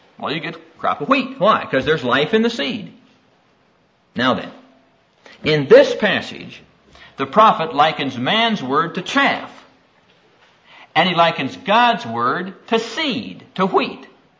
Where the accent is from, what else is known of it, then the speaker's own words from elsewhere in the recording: Iowa, United States; And growing up in Iowa, I observed something.